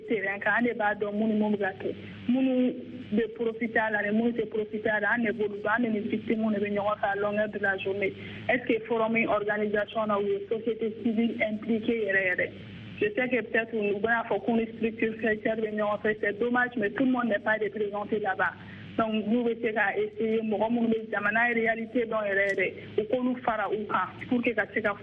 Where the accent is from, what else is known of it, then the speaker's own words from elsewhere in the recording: Mali; je suis malienne